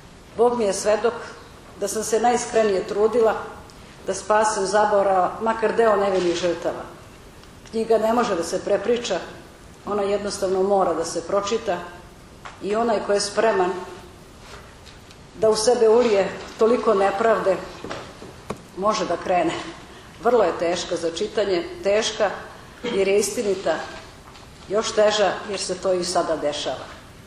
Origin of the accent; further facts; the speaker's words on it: Kosovo; born there; Iako sam rođena na Kosovu i Metohiji, dole su mi rođeni svi moji i roditelji